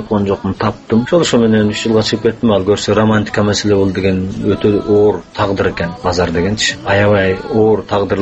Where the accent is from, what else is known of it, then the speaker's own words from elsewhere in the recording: At-Bashy, Naryn Region, Kyrgyzstan; Балалыгым менен ат башынын тоолорунун арасында өткөн.